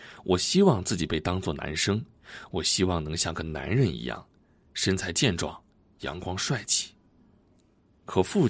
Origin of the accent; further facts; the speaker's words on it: Northwest China, China; 我出生在中国西北农村，小时候因为我瘦瘦小小弱不禁风的样子